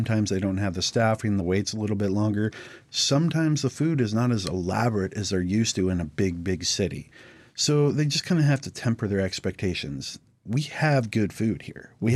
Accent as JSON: {"language": "English", "town": "Wasilla", "region": "Alaska", "country": "United States", "tie": "born or raised there", "said": "Yeah, so me and my brother, we're born and raised in Wasilla. You know, we're from the area. We grew up, you know, the background, our backyard basically was the Talkeetna Mountains."}